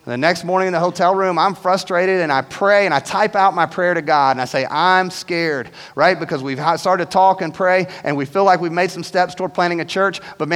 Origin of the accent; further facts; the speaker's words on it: Winston-Salem, North Carolina, United States; We don't know Raleigh. We grew up in Winston, but we don't know Raleigh.